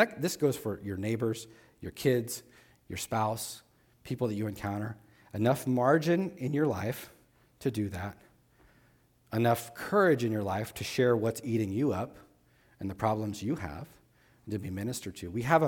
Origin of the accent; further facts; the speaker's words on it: United States; And I'm an American. I'm not some guy that's like some hybrid. I mean, I've lived here long enough. This is the culture I was born in.